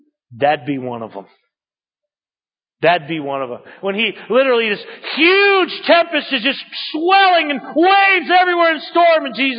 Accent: New England, United States; We grew up in New England. We've done whale watches.

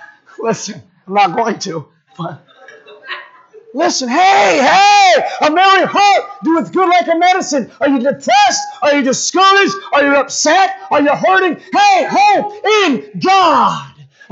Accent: Holyoke, Massachusetts, United States; And I went back to my hometown, Holyoke, Massachusetts.

